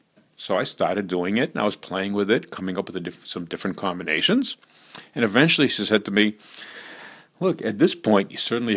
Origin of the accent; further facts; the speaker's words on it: Revere, Massachusetts, United States; a friend of mine who I grew up with, I'm from Revere, grew up with, and he lives out in Los Angeles now.